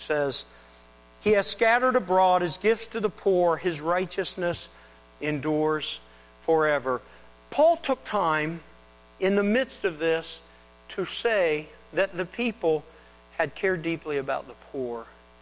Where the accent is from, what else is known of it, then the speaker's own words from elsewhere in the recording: Dayton, Ohio, United States; in the church that I grew up with in Dayton, Ohio.